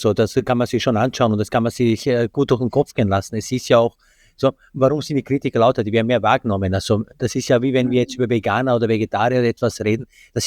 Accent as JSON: {"language": "German", "country": "Austria", "said": "wird bei uns in Österreich einfach weggeworfen"}